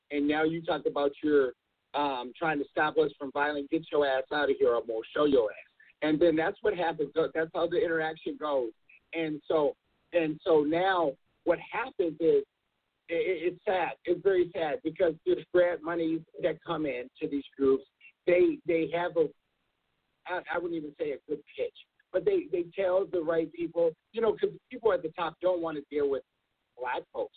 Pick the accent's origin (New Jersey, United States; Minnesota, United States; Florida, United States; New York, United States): Minnesota, United States; born or raised there